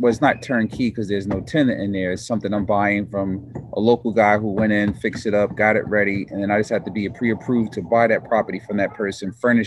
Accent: New Jersey, United States; I'm from New Jersey, and I just discovered the next state over in New York

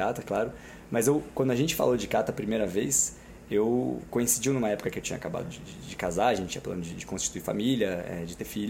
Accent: Brazil; mas pô, eu sou brasileiro, né?

